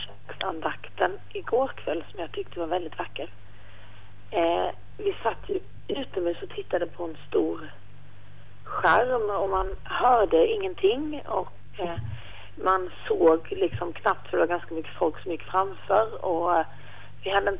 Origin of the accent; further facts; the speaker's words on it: Sweden; Hemma i Sverige så känner man sig ganska ensam och liten som katolik.